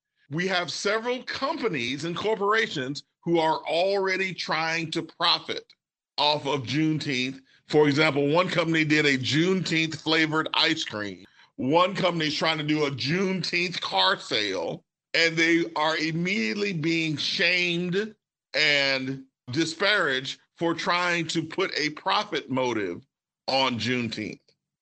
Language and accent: English; Mississippi, United States; now in Washington, D.C., United States; in my home state of Mississippi, Emancipation Day is actually on May 9th.